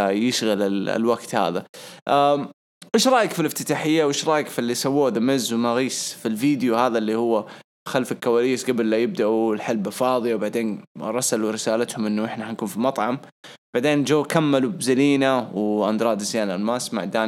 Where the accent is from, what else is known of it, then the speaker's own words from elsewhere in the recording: Jeddah, Makkah Province, Saudi Arabia; دحين موسم رطوبة عندنا في جدة